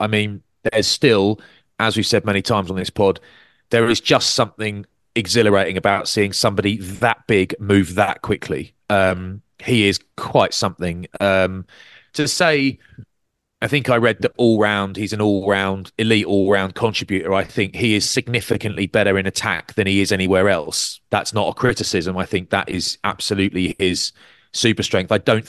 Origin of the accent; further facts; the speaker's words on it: England, United Kingdom; because we are rugby people, or perhaps it's just us locks, we're English.